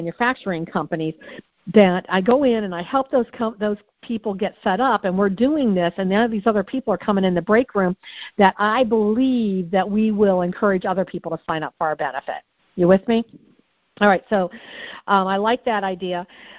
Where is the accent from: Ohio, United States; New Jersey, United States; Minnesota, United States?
Ohio, United States; Crestline; I had to go through a painful divorce, and I ended up back in my hometown of little old Crestline, Ohio.